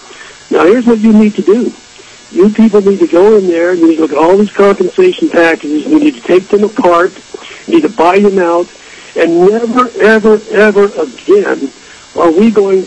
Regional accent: Alaska, United States; which goes against all my values as an American citizen in Alaska especially

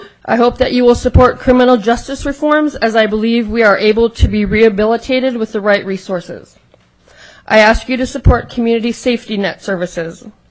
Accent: Lake Iliamna, Alaska, United States; now in Juneau, United States; Originally, I am from Lake Iliamna in the Bristol Bay region. Now I live in Juneau.

